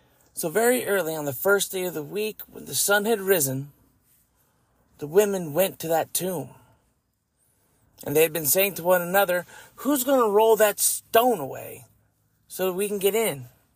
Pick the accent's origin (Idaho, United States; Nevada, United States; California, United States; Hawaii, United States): Nevada, United States; Las Vegas; I mean, I'm from Las Vegas, so rocks are our thing.